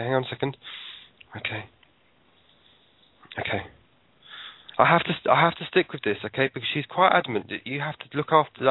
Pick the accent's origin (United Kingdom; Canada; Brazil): United Kingdom; Now, I'm British